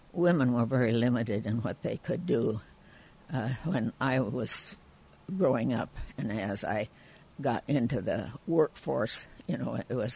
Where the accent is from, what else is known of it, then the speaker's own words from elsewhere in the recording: Sanborn, United States; In my hometown of Sanborn.